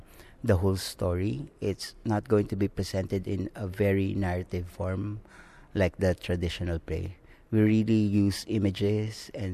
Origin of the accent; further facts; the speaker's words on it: Central Luzon, Philippines; I'm from the Philippines. I live in Bulacan